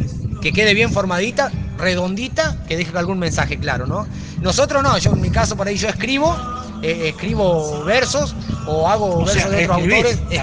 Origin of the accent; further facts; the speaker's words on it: Guardia Escolta, Santiago del Estero, Argentina; soy un criollo, hijo de padres mestizos. Soy nacido en Guardia Escolta, un pueblo de más chiquito. Mi pueblo tiene 800 habitantes, tiene 5 cuadras por 7 cuadras. Es un pueblo bien chiquitito del sudeste de Santiago.